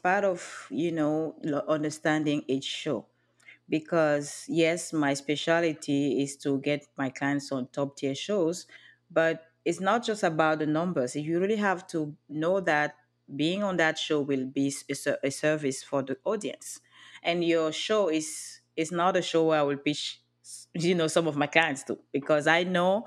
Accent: Cameroon; now in Los Angeles, United States; But yes, I'm originally from Cameroon. So how was my life before? Well, growing up in Cameroon was interesting.

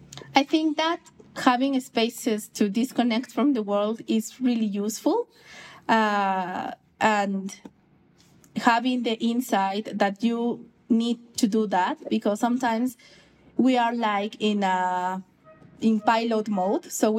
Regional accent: Quito, Pichincha, Ecuador; Yes, I grew up in Quito. I'm from Quito, the capital of Ecuador. I'm surrounded by amazing mountains.

